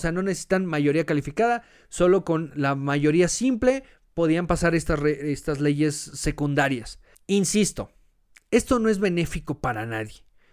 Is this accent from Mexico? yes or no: yes; Mexico; seguimos siendo mexicanos, porque seguimos siendo parte de la misma nación